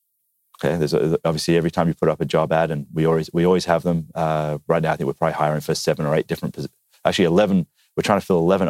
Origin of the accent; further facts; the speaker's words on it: Australia; I am Australian